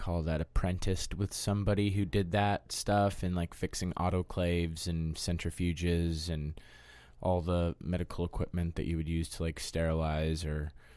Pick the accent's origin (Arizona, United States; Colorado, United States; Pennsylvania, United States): Colorado, United States; Denver; I grew up in Denver, Colorado, mainly in the suburbs. I was born in Denver, but then just sort of, like, homogenized in the suburbs